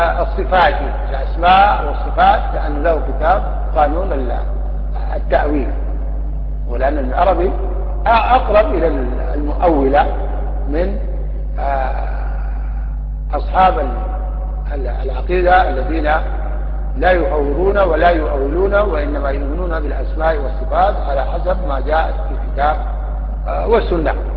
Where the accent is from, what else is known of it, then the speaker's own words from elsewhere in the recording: Sudan; يعني مثل عندنا في السودان